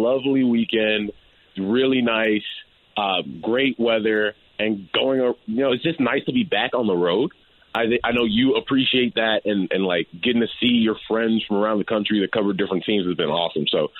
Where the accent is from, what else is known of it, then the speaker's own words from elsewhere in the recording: Chicago, Illinois, United States; I know I trust myself as a Chicagoan better than that.